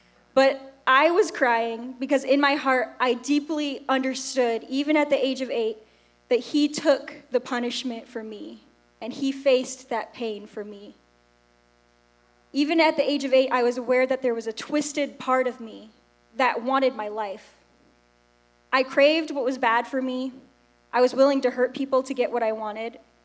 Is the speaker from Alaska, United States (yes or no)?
no; Mendota, Illinois, United States; So I grew up in Mendota, Illinois, which is the one with the corn festival, if you're familiar.